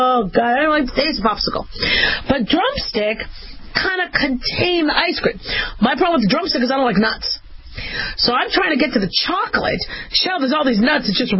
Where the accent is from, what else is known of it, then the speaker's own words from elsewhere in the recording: Phoenix, Arizona, United States; also born or lived in Las Vegas / Los Angeles; I grew up in Phoenix and Vegas. I was born in L.A., but when I was about six, my folks moved to Phoenix, and, you know, it's hot.